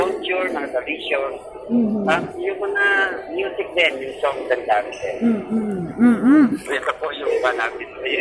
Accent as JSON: {"language": "Tagalog", "town": "Sorsogon", "region": "Bicol Region", "country": "Philippines", "said": "talagang pinapapong talaga po dito yung turismo sa Bicol, at most especially dito sa amin sa Sorsogon"}